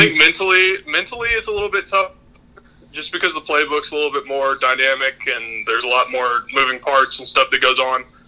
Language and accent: English; Brenham, Texas, United States; It was in Houston, so as y'all know, I'm from Brenham, so that's about an hour and a half from the stadium.